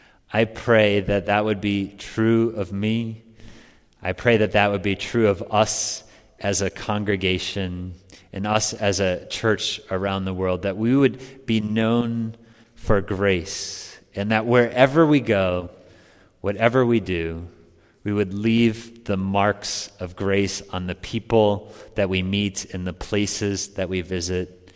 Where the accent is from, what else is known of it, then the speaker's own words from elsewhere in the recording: Minnesota, United States; I was from Minnesota, and none of those things.